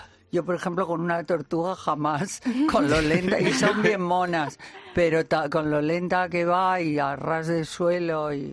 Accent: León, Castile and León, Spain; born there; nací en León.

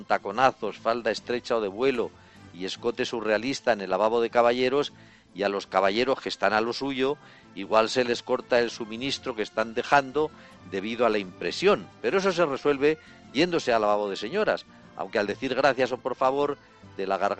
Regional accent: Zaragoza, Aragon, Spain; en el ayuntamiento de mi pueblo, en Zaragoza

